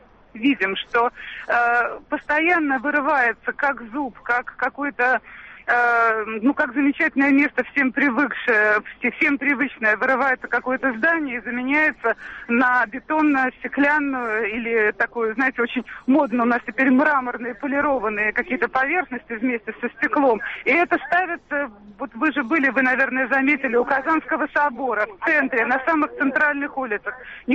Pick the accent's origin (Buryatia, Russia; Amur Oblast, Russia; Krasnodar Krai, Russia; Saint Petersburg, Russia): Saint Petersburg, Russia; и как петербурженка, да, которая здесь родилась